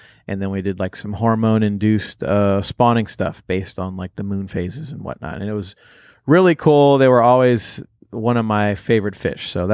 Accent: Houma, Louisiana, United States; It's in Cocodrie, Louisiana, which is right along the Gulf, south of my hometown of Houma.

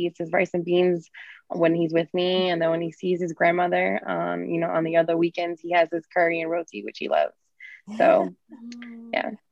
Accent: Lowell, Massachusetts, United States; grew up in Lowell, born and raised.

